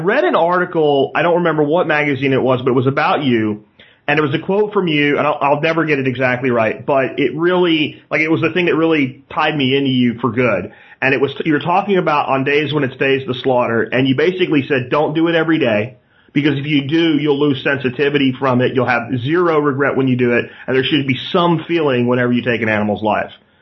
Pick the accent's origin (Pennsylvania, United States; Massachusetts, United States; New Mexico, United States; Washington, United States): Pennsylvania, United States; I'm from Pennsylvania. You're from Virginia, so you know what I'm talking about.